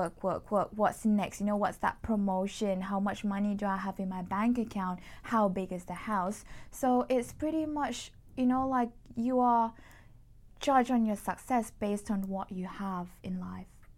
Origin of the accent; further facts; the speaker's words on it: Malaysia; So a bit of my background, I'm Malaysian by origin. So in Malaysia, we are, put it this way, like conditioned to have a degree from university.